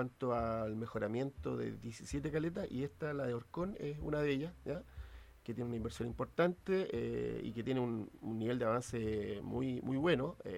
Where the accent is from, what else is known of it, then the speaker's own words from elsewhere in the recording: Valparaíso, Chile; also born or lived in Quilpué; yo soy oriundo acá de la región, nací circunstancialmente en Quilpué, pero prácticamente mucha parte de mi vida, desde mi niñez hasta adolescencia, en Valparaíso.